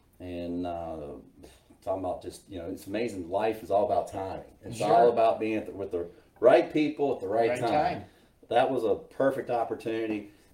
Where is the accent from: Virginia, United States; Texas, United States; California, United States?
Virginia, United States; Richmond; Born and raised in Richmond, Virginia.